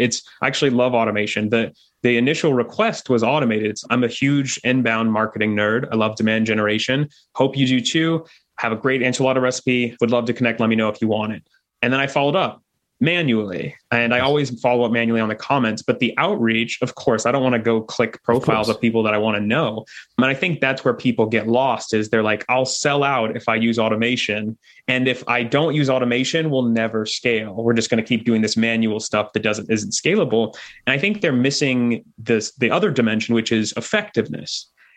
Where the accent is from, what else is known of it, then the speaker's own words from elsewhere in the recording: Portland, Oregon, United States; now in Brooklyn, United States; We're in Brooklyn, New York now, but yeah. I grew up in Portland, Oregon.